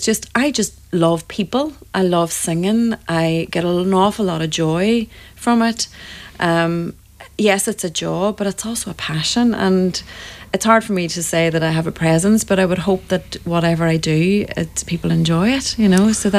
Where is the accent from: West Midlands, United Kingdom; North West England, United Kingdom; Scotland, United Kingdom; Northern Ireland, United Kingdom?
Northern Ireland, United Kingdom; Derry; I'm a girl from Derry